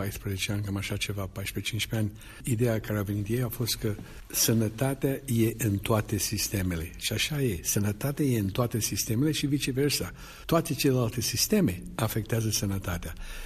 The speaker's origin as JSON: {"language": "Romanian", "country": "Romania", "tie": "born or raised there", "said": "îmi face o deosebită plăcere de a o face în țara mea natală și în acest an al Unirii."}